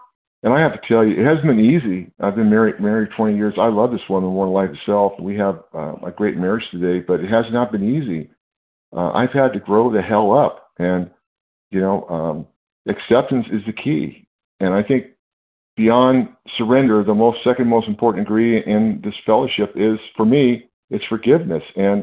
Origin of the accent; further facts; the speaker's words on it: California, United States; I'm from California.